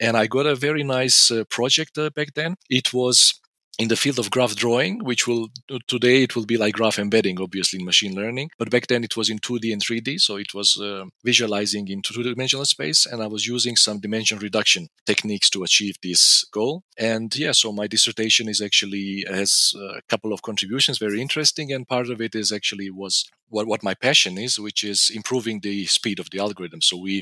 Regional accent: Bosnia & Herzegovina; English is a second language; moved away as an adult; now in Germany; Originally, I come from Bosnia.

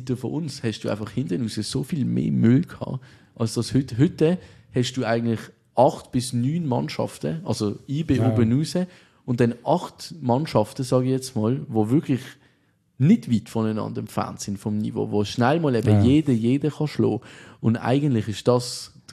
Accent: Switzerland; Als Schweizer

